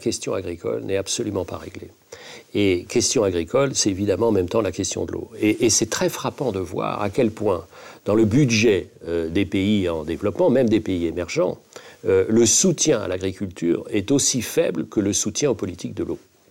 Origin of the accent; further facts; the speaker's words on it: Dunkirk, Hauts-de-France, France; Écoutez, je viens de Dunkerque. À Dunkerque, je vois que seulement 45% des habitants utilisent pour boire l'eau du robinet.